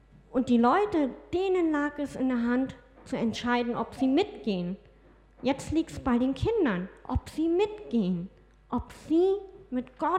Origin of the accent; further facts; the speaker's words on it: Mecklenburg-Vorpommern, Germany; Aber ich bin ja in Mecklenburg-Vorpommern aufgewachsen.